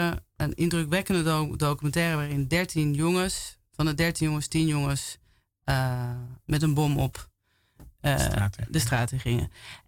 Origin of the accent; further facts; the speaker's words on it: Amsterdam, North Holland, Netherlands; Amsterdam.